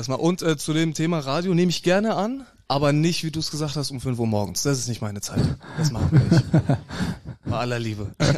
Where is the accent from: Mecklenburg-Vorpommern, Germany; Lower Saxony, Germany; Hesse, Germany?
Hesse, Germany; Nidda; Ich komme aus Nidda.